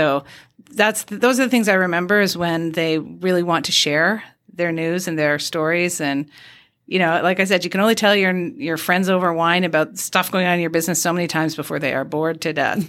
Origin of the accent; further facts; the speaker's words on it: Canada; We promise you this. We promise you that. We are Canadian moms.